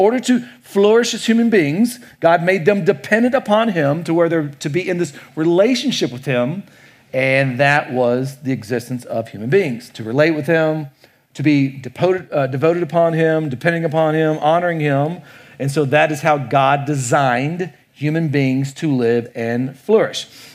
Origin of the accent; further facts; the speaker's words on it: Kentucky, United States; I grew up in Kentucky in a really small town there.